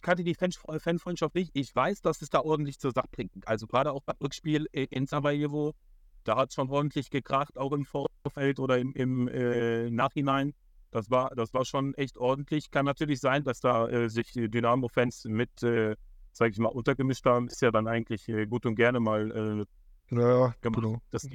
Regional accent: Germany; born there; Eltern kommen aus Oberschlesien und sind Ende der 80er Jahre nach Deutschland ausgewandert. Ich bin schon in Deutschland geboren worden.

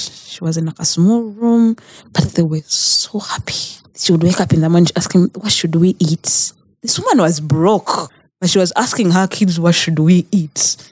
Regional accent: Kampala, Central Region, Uganda; growing up in Kampala, you think village life is bad.

